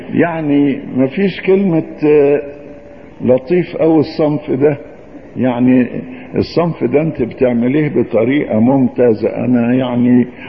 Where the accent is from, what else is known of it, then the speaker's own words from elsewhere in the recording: Upper Egypt, Egypt; ده عندنا في الصعيد